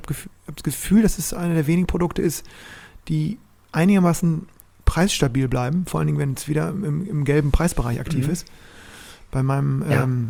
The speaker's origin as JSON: {"language": "German", "region": "Bremen", "country": "Germany", "said": "als Bremer"}